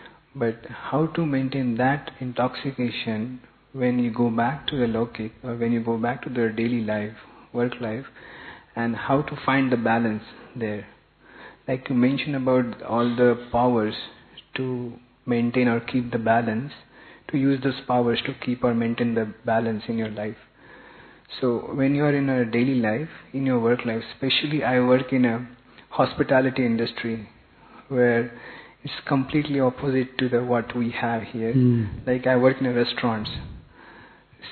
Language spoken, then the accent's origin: English; Canada; I'm coming from Canada.